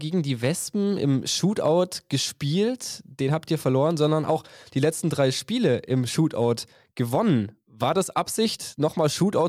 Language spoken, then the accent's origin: German; Southern Germany, Germany; als es zum Beispiel im Süden ist, wo ich herkomme.